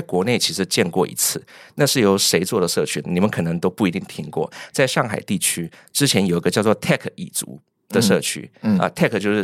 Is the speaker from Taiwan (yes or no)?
yes; Taiwan; 就因为我也是我是来自台湾嘛，所以其实你说台湾跟大陆某种程度文化上是同根的